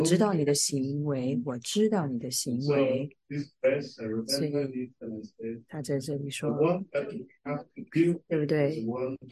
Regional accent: India; 我是在印度长大的，在印度的话，它很长，就是会停电。

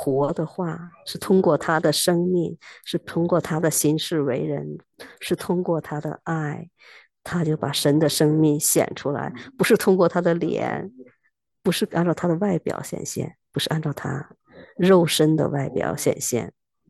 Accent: China; 我不用是刻意的做出我像个中国人，你一看我就知道我是中国人。

